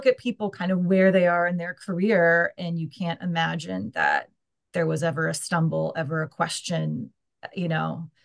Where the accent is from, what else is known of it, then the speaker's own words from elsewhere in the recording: Ohio, United States; Well, I mean, I'm from Ohio, so really did start there because I went to Miami University for undergrad.